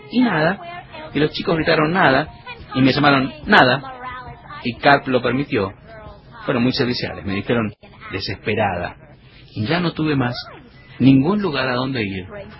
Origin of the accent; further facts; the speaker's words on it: San Juan, Puerto Rico; vengo de San Juan de Puerto Rico, de donde vengo no hay frío, no hay trineos.